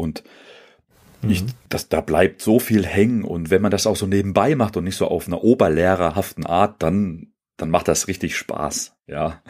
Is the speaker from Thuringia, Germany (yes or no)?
yes; Thuringia, Germany; now in Berlin, Germany; wenn ich wieder nach Thüringen zurückkehre in meine Heimat, dann fällt mir sofort auf diese hohen Berge und diese tollen, dichten Wälder.